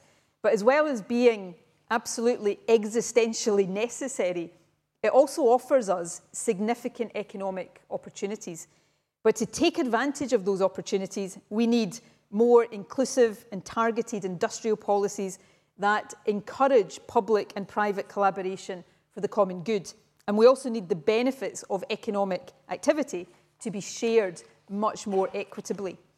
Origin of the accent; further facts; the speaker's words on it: Scotland, United Kingdom; I grew up in Ayrshire in the west of Scotland in the 1970s and 80s.